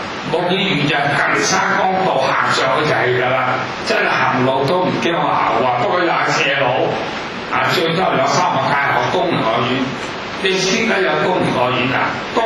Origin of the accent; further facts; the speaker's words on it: Hong Kong; 我都講過，我哋香港人係有咗口頭禪